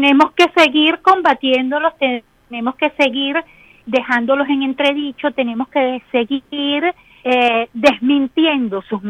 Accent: Venezuela; yo te voy a hablar como a un amigo y no como periodista, sino como una venezolana.

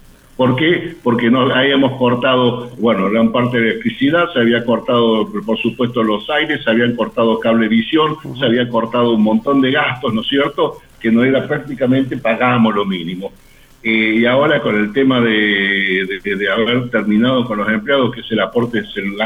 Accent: Córdoba, Argentina; yo peleo por mi trabajo y soy muy cordobés

